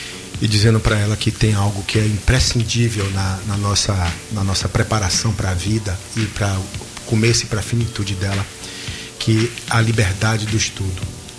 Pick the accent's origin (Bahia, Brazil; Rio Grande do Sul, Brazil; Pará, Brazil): Bahia, Brazil; Itambé; Rapaz, eu sou de També.